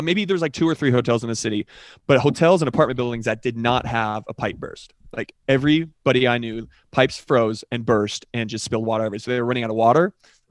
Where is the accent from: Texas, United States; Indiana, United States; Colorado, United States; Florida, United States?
Colorado, United States; I was like, I'm fine. I'm from Colorado.